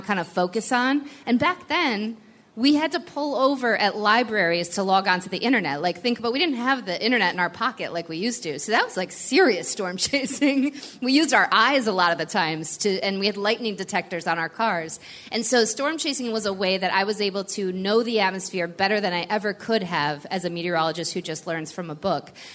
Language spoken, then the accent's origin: English; Michigan, United States; also born or lived in California; So when I grew up in Michigan. I was actually born in Southern California, but we moved very quickly to Michigan.